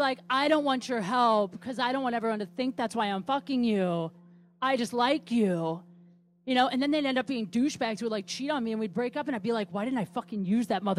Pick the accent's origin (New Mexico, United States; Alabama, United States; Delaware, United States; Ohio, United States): Ohio, United States; Canton; I grew up in Canton, Ohio.